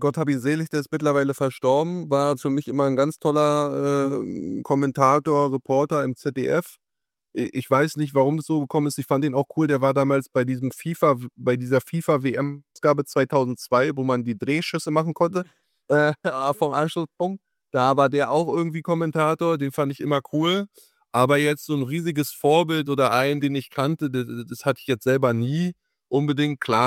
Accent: Germany; ich bin Deutscher. Ich bin da auch stolz, in Deutschland leben zu können und hier geboren zu sein.

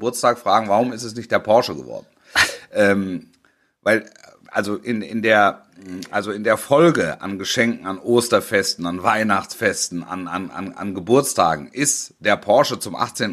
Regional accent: Baden-Württemberg, Germany; Also ich bin im Schwäbischen groß geworden, Großraum Stuttgart.

